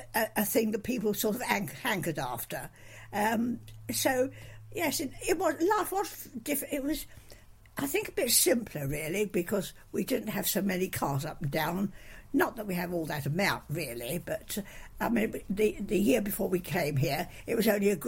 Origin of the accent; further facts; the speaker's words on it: East of England, United Kingdom; I came from South West Essex, where we'd lived most since I was five.